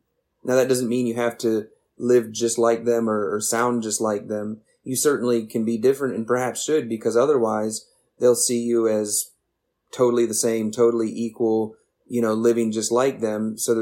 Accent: Michigan, United States; now in Zephyrhills, United States; I saw this where I grew up in Michigan. We had trailer parks there. Where I live in Zephyr Hills, Florida, we have trailer parks

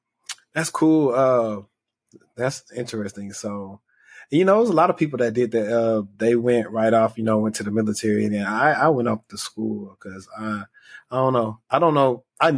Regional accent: Louisiana, United States; See, I'm from Louisiana, so I went to, I guess you would call it like the little brother school, Louisiana Tech.

